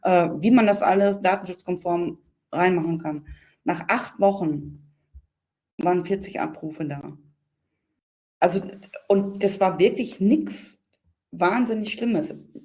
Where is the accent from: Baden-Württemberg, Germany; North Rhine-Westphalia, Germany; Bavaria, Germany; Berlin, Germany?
North Rhine-Westphalia, Germany; Also ich komme aus NRW